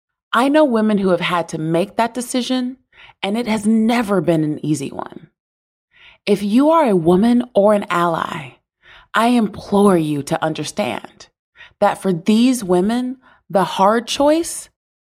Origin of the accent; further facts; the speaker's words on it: the South, United States; born there; I am a cisgendered woman, and I was born into poverty in the South.